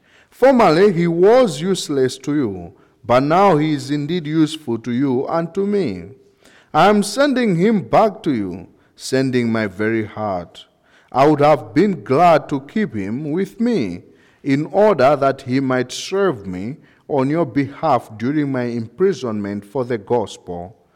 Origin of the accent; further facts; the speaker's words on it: Malawi; we are from Malawi, the southern part of Africa